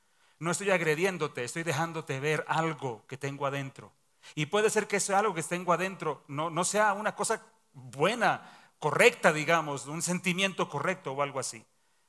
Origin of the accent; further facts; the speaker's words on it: Bucaramanga, Santander, Colombia; born there; Yo soy nacido en Bucaramanga y los santandereanos hemos hecho un orgullo, una cosa que es relativamente cierta, que no tenemos pelos en la lengua.